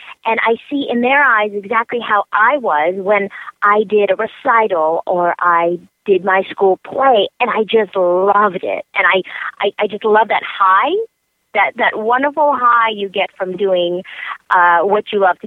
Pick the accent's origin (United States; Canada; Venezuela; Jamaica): Canada; By the way, I'm Canadian as well, too.